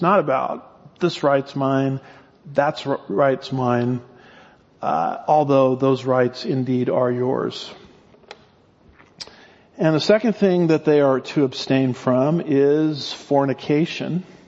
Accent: California, United States; now in Texas, United States; So I'm from California. California has laws on its books against stealing. In 1999, we moved to Texas.

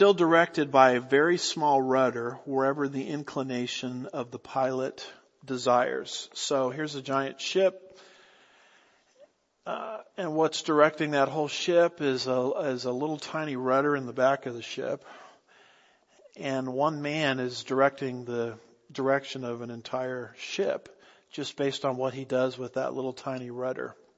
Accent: California, United States; So, you know, I'm from California, and when I was growing up, saw countless forest fires.

